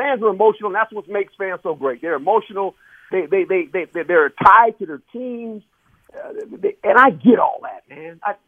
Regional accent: Fort Monmouth, New Jersey, United States; born there; I was born in New Jersey, Fort Monmouth.

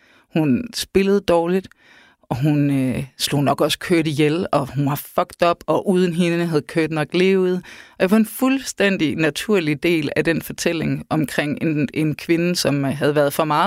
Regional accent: North Denmark Region, Denmark; Jeg er vokset op i Nordjylland, og var ung i slut 90'erne og start 0'erne.

